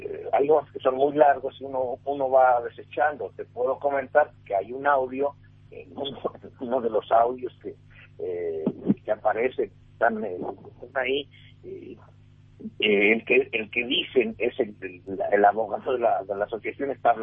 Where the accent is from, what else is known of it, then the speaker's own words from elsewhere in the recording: Mexico; como periodista mexicano que soy